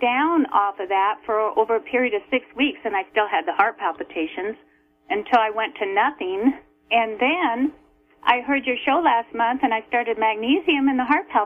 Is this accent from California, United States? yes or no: no; Oregon, United States; Hey, I'm from Eastern Oregon.